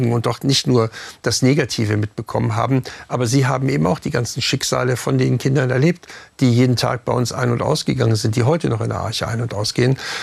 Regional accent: Hamburg, Germany; Also erstmal bin ich selber im Ballungsgebiet aufgewachsen, Hamburg-St. Pauli.

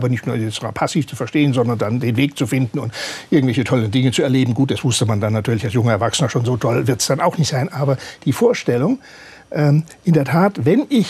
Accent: Baden-Württemberg, Germany; Ich komme aus Südbaden und da ist alles sehr badisch und sehr lieb und behäbig

